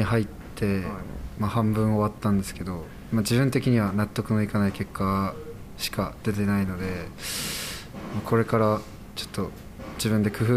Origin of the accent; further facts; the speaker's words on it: Aichi, Japan; 出身愛知県です。